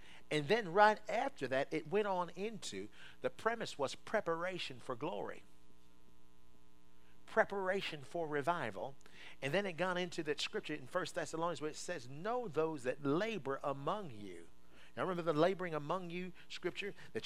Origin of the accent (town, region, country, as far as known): Maryland, United States; born or raised there